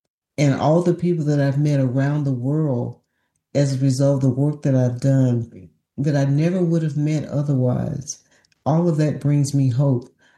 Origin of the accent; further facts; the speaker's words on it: the South, United States; You know, growing up in the South, I've learned how to go into places where I'm probably the only Black person there